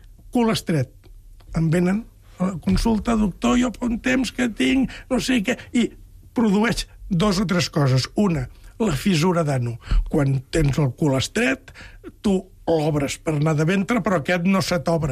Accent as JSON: {"language": "Catalan", "region": "Catalonia", "country": "Spain", "said": "sóc de la Cerdanya jo"}